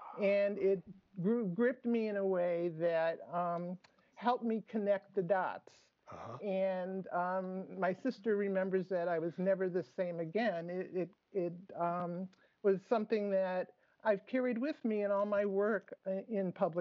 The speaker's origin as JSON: {"language": "English", "town": "Detroit", "region": "Michigan", "country": "United States", "tie": "born or raised there", "said": "I grew up in Detroit."}